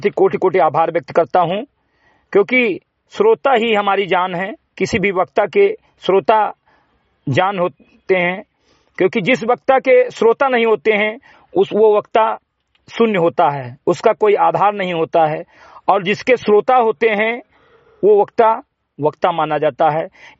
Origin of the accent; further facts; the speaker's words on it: Uttar Pradesh, India; ग्राम सभा से मेरे कटे विकासखंड मैनपुरा जनपद बहराइच का मूल निवासी हूं